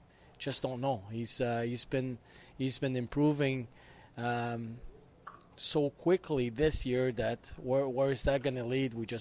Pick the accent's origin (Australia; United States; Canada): Canada; Being Canadian, part of your heart wants Team Canada to win